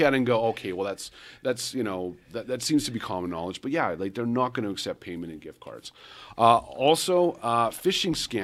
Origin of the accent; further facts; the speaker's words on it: Canada; now in United States; I'm from Canada originally, and I came here to the United States.